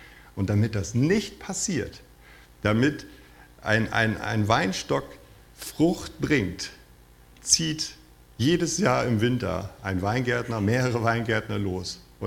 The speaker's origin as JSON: {"language": "German", "region": "Northern Germany", "country": "Germany", "said": "Ich habe keine Ahnung gehabt als Norddeutscher, ne?"}